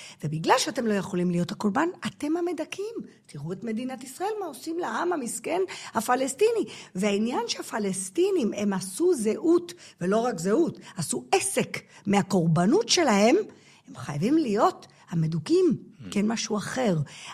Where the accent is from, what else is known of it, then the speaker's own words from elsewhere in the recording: Gibraltar; moved away as an adult; also born or lived in England; now in Israel; אני מגיברלטר, גדלתי בגיברלטר, אמא שלי מתנג'יר, אני למדתי באנגליה, הכרתי את בעלי, שהוא משפחה שלו עיראקי, ואנחנו עלינו כזוג צעיר ב-2001